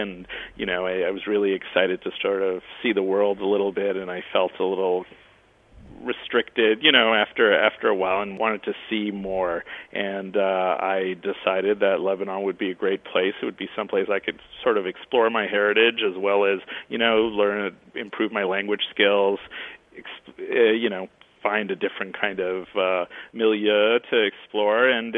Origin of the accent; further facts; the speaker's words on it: Toronto, Ontario, Canada; moved away as an adult; also born or lived in Syria; now in United States; Actually, I was born in Syria, but we moved at a young age to Canada, so I grew up in Toronto, and I've been in the U.S. roughly, I guess, 15 years, something like that.